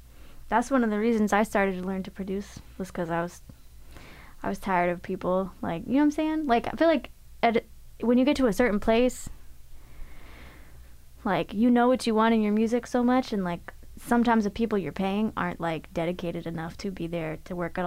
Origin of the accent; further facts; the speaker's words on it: Florida, United States; I did not grow up here. I'm from Florida. I'm from Crazy Town. That's where I'm from.